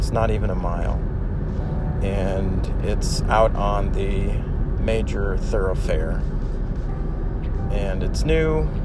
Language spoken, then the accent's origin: English; Brazil; I grew up in Brazil.